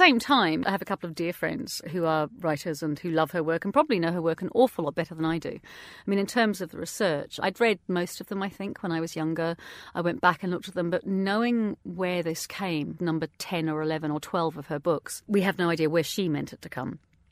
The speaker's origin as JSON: {"language": "English", "country": "New Zealand", "tie": "born or raised there", "moved": "yes", "lives_now": "London, United Kingdom", "said": "I grew up in New Zealand and have been back. I was born in London, have been back here for over 33 years."}